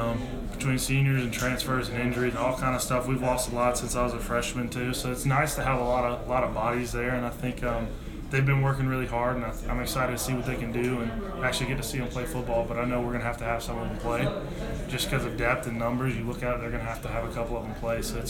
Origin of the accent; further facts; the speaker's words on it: Cumming, Georgia, United States; now in Atlanta, United States; I'm from Cumming, Georgia, Forsyth County.